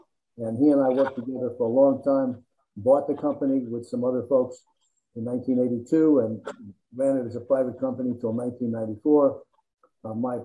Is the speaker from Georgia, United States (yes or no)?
no; New Jersey, United States; Well, I grew up in New Jersey, and I've only worked for two companies in my life.